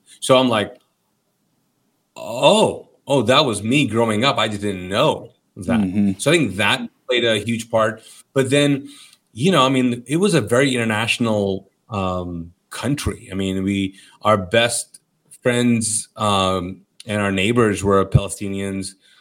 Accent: Kuwait; I was born and raised in Kuwait. And so if you're familiar with that part of the world, it's an Arab country. But my parents are Pakistani immigrants.

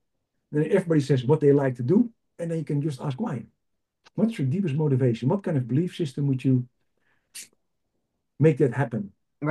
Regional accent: England, United Kingdom; now in Spain; So I'm English and we drink, as he says.

